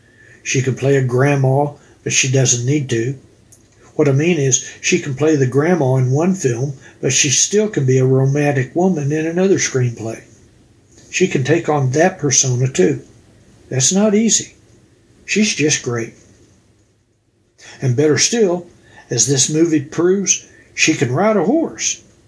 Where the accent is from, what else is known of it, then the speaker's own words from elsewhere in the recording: Tucumcari, New Mexico, United States; also born or lived in Goodwell, Oklahoma; Well, I grew up in Tucumcari, New Mexico, and did leatherwork in shop class, things like that.